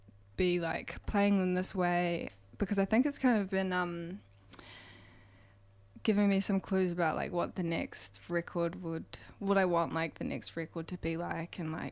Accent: Nelson, New Zealand; And I mean, I'm from Nelson, so it'll be cool to play there.

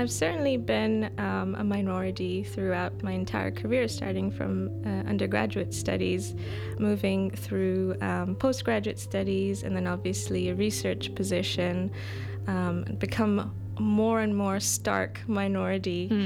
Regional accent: Canada; growing up in Canada, we learned about

